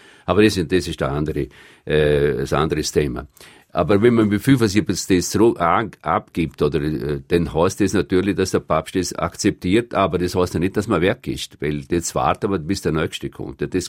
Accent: Vorarlberg, Austria; now in Brazil; ich habe meine Wurzeln nie verleugnet. Und ich bin stolz, dass ich den Dialekt heute noch kann.

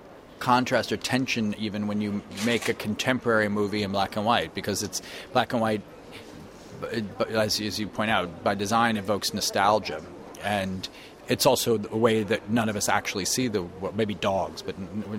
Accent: Brooklyn, New York, United States; the way she describes Sacramento reminds me of the way I felt growing up in Brooklyn

